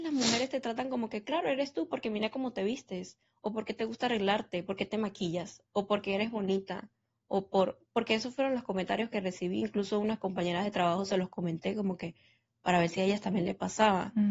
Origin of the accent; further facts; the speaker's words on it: Venezuela; moved away; cuando yo salí de Venezuela